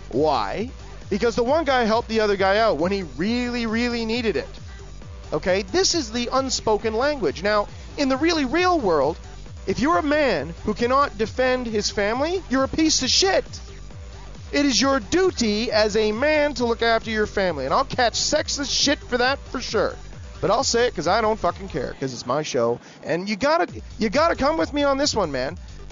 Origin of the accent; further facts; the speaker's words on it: Canada; I'm Canadian. I'm not going to have to worry about this because I'm already fucked.